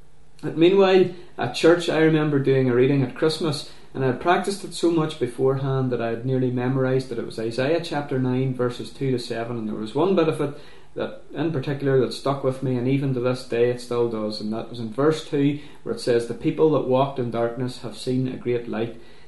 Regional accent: Londonderry, Northern Ireland, United Kingdom; now in Magherafelt, United Kingdom; I'm originally from Londonderry, but I now live just outside Macrofelt.

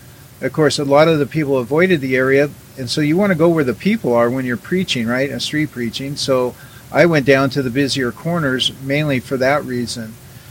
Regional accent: Everett, Washington, United States; back in the 90s, in my hometown of Everett, Washington.

